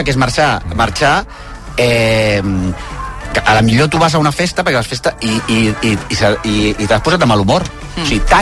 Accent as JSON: {"language": "Catalan", "region": "Catalonia", "country": "Spain", "said": "jo que a casa meva som del Berguedà"}